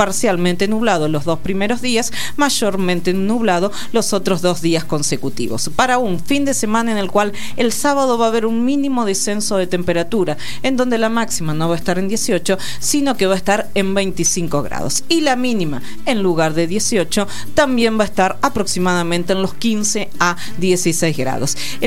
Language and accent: Spanish; Argentina